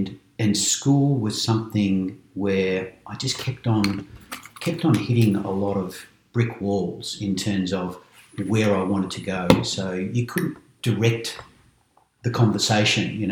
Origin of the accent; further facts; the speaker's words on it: Bacchus Marsh, Victoria, Australia; I come from Bacchus Marsh.